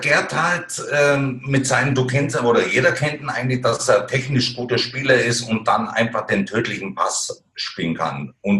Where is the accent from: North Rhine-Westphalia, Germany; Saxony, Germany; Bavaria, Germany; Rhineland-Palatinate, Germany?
North Rhine-Westphalia, Germany; Cologne; sowieso bin ich groß geworden in Köln